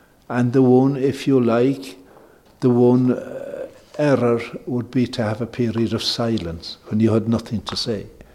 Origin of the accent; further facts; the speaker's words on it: Ireland; I think as Irish people, in other countries, I find the result is the thing.